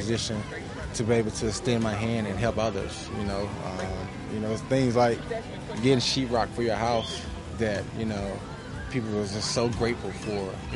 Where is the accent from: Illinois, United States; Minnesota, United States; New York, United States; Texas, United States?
Texas, United States; Being from Texas and how big